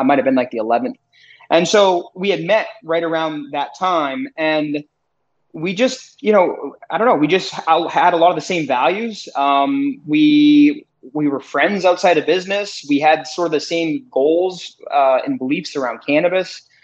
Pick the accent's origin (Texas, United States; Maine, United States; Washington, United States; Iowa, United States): Maine, United States; Auburn; I grew up in Auburn, he grew up in Turner